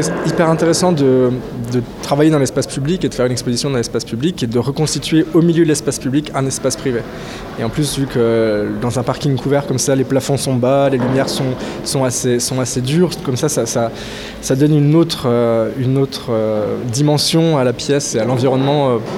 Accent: Charleville-Mézières, Grand Est, France; je suis plasticien originaire de Charleville-Mézières, donc dans le Nord-Est.

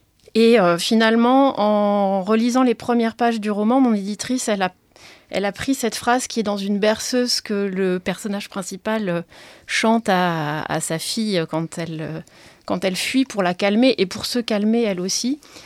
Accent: Hauts-de-France, France; Il y a la Scarpe, effectivement, des paysages qui, moi, me sont très familiers, puisque c'est là où j'ai grandi.

